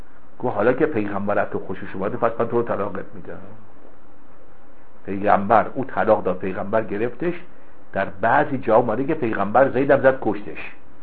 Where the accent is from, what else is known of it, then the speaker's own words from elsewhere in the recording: Hamadan, Iran; یه وقتی من رفتم شهر خودم همدان